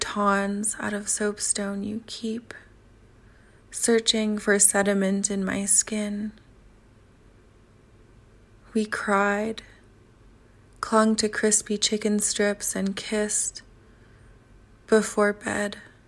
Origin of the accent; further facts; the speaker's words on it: Edmonton, Alberta, Canada; now in Calgary, Canada; Irish writer and artist currently based in Calgary, Alberta. I'm originally from Edmonton with parents from Fort Smith, Northwest Territories, and Ottawa, Ontario.